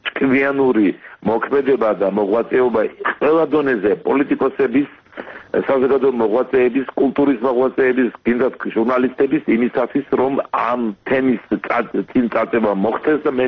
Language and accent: Georgian; Sukhumi, Abkhazia, Georgia; ეს არის ჩემი შინაგანი განწყობა, რომ სოხუმი ჩემი მშობლიური ქალაქი არის საქართველოს შემადგენელი ნაწილი.